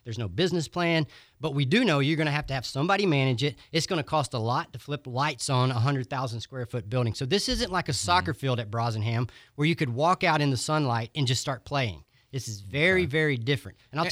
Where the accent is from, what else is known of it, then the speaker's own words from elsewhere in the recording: Grand Ridge, Florida, United States; Now, I'm from Grand Ridge, which is just east of Marianna, and we only have three kind of people in Grand Ridge.